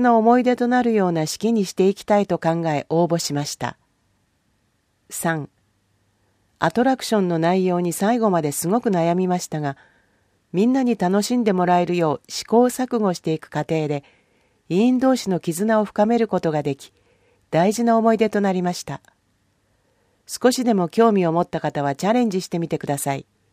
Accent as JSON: {"language": "Japanese", "town": "Chiyoda", "region": "Tokyo", "country": "Japan", "tie": "born or raised there", "said": "生まれ育った千代田区のために貢献したいと思う気持ち"}